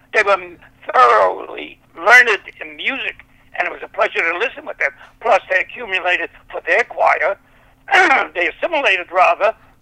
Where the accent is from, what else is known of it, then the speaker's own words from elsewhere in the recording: Brooklyn, New York, United States; Like, when I grew up in Brooklyn, you know, they had the Stone Avenue Talmud Torah